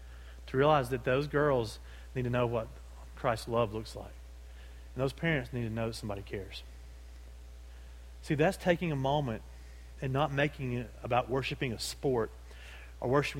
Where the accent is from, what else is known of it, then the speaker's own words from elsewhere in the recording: Oregon, United States; since I'm from Oregon, like, I must understand her because, you know, I'm from Oregon, and, you know, I moved back.